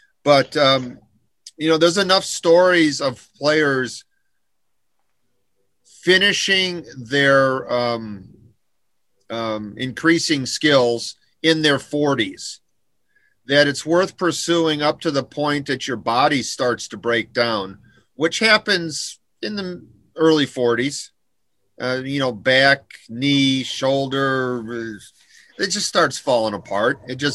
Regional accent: Illinois, United States; moved away as an adult; now in New Braunfels, United States; I grew up in Illinois, and I came down here to play golf at Texas A&M way back when, and ended up meeting my wife, and we ended up settling in New Braunfels, and here I am.

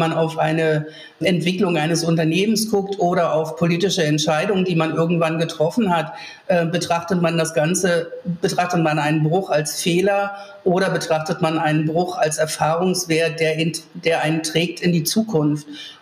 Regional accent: East Germany, Germany; wenn ich mich jetzt als Ostdeutsche umgucke

